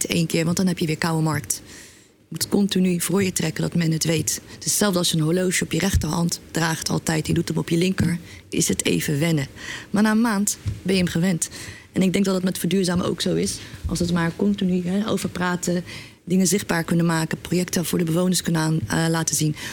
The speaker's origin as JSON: {"language": "Dutch", "town": "The Hague", "region": "South Holland", "country": "Netherlands", "said": "in onze wijk in Den Haag, waar ik vandaan kom, zijn ze al aan het overleven."}